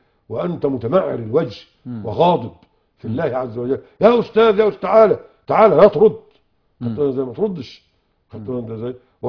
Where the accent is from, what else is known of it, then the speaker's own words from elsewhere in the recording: Egypt; وكان عندنا في مصر الشيخة نفيسة والشيخة طماضر